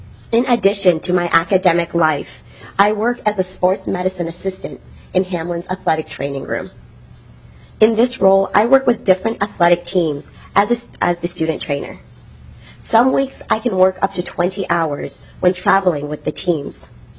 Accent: St. Paul, Minnesota, United States; I was born and raised in St. Paul and graduated from Central High School right down the street.

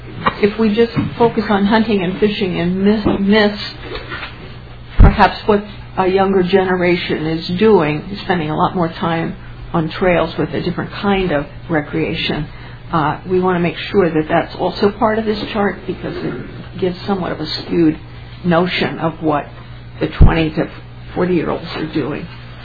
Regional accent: Minneapolis, Minnesota, United States; a question I would have when I come from Minneapolis, the usage of the trails in the park is astronomical.

